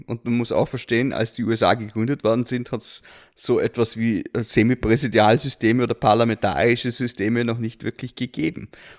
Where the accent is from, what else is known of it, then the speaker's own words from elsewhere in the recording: Vorarlberg, Austria; Vorarlberger. Ich bin Österreicher, ich bin Europäer, ich bin Katholik.